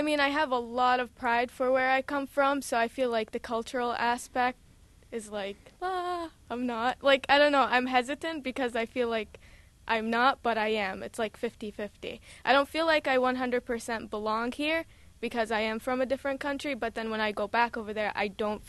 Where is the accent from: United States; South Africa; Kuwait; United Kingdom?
Kuwait; also born or lived in Iraq; I was born and raised in Kuwait, but originally from Iraq.